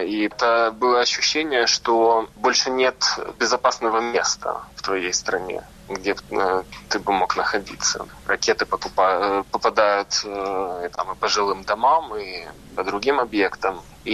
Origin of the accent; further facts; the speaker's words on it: Kharkiv, Kharkiv Oblast, Ukraine; now in Kyiv, Ukraine; Я сам из Харькова. Просто там уже несколько лет не живу. Переехал в Киев какое-то время.